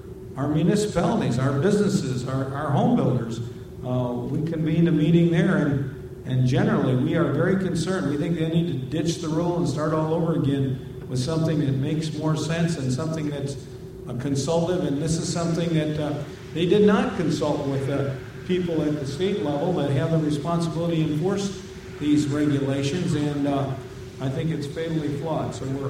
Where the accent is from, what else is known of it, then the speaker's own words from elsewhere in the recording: Iowa, United States; And I like to point out the fact that I grew up in North Central Iowa, where we have a lot of drainage districts and tile.